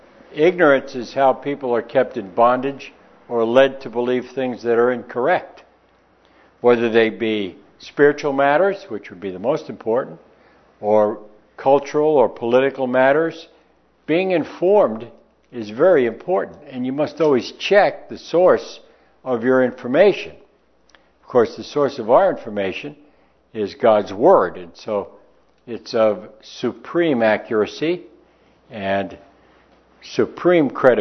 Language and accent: English; United States; it'd be good to remember that we are all Americans. We are American Americans.